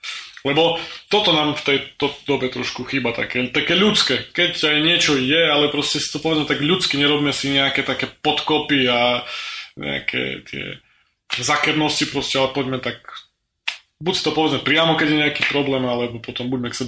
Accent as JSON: {"language": "Slovak", "region": "Spiš", "country": "Slovakia", "accent": "Spiš", "said": "my spíšiaci, ktorí aj samozrejme možno, že ja teraz mám nejaký spisky prízvuk"}